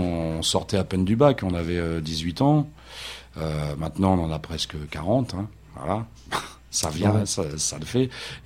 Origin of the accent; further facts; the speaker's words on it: Amiens, Hauts-de-France, France; born there; Oui, ouais, moi je suis né à Amiens.